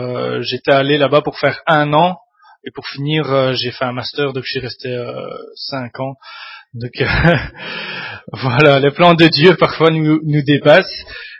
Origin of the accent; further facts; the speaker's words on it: Mons, Wallonia, Belgium; je viens de Mons.